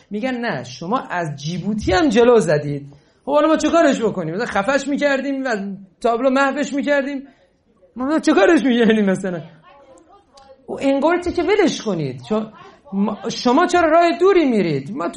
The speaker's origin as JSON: {"language": "Persian", "country": "Iran", "said": "ما ایرانیم، ما بهتر از همه مردم دنیا هستیم"}